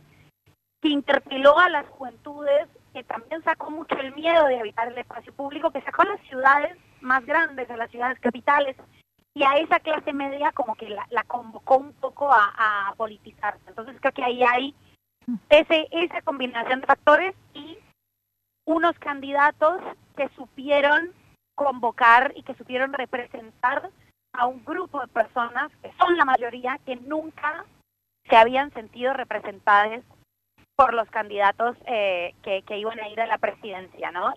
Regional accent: Colombia; nos permite imaginar como colombianos y colombianas una Colombia que no conocemos

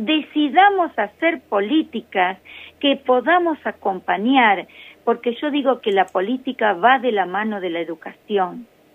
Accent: General Pico, La Pampa, Argentina; Nosotros acá, soy de General Pico y tenemos Villa Mirasol a unos 30 kilómetros de acá.

